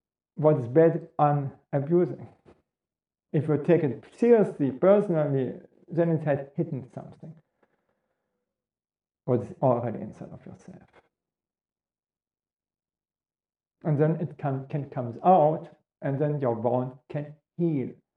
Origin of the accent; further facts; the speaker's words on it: Germany; I was growing up in Nazi Germany.